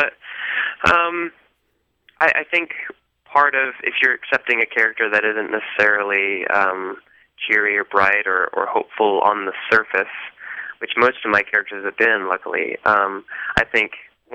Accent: the South, United States; I think it's a little bit different than where I grew up in the South, where it's just kind of normal, where most of your community goes to church

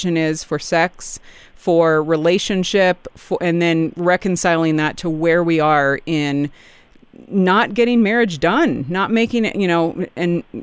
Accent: California, United States; I grew up in the California public schools, assumed that marriage would be in my future

